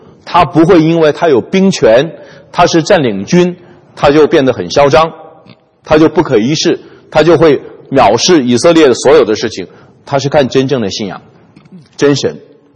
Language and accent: Chinese; China; 我们中国人呢也有这个词哈